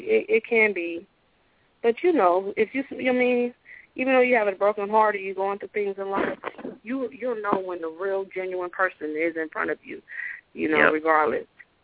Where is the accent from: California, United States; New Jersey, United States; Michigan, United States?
California, United States; I'm from California, but all day I got you.